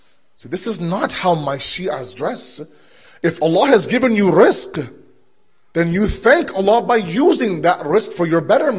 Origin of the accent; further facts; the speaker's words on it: Toronto, Ontario, Canada; Me growing up in Toronto, I had the exact same misconception.